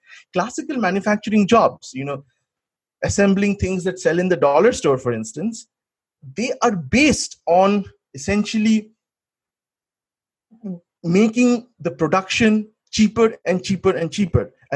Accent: West Bengal, India; English is a second language; now in United States; You know, in India, we grew up thinking, because, you know, I was growing up in West Bengal, that America is all about exploitation of labor while Russia isn't.

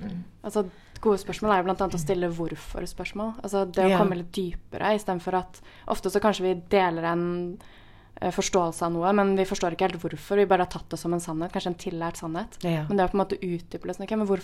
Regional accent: Oslo, Norway; jeg var vant til den rolig, gode oppveksten på Oslo Vest.

